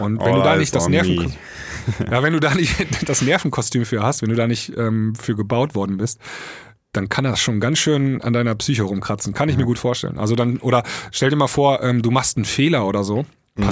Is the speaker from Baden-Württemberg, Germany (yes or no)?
no; Leer, Lower Saxony, Germany; Nächsten Samstag spiele ich hier in meiner Heimatstadt in Leer.